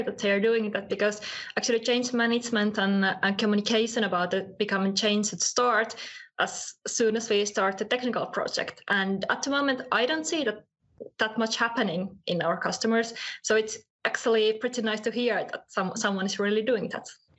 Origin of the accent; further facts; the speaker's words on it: Helsinki, Uusimaa, Finland; I'm from Finland, I live in Helsinki.